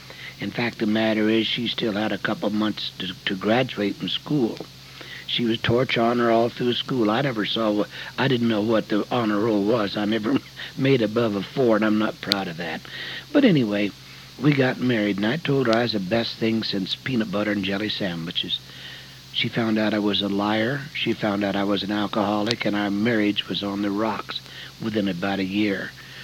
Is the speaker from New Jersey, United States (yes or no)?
no; The Dalles, Oregon, United States; I was born and raised in the Dalles, Oregon. That's a small town. At that time, there was about 5,000 people there. We lived way out in the country